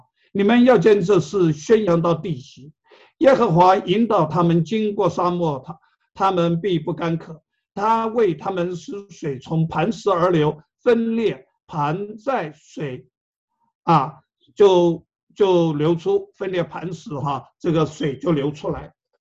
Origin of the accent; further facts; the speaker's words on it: Taiwan; 我来自台湾